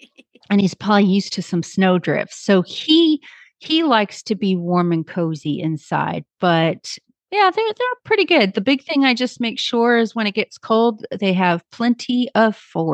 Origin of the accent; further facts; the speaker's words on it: Kemp, Texas, United States; from Kemp, Texas.